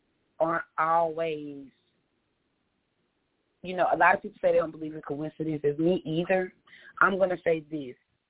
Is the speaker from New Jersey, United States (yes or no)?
no; Mobile, Alabama, United States; I'm from Mobile, Alabama. I'm a country girl with a lot of funk.